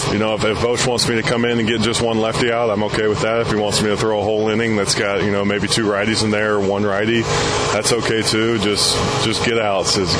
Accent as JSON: {"language": "English", "town": "Newnan", "region": "Georgia", "country": "United States", "tie": "born or raised there", "said": "Back in Georgia, back in my hometown, Noonan, Georgia."}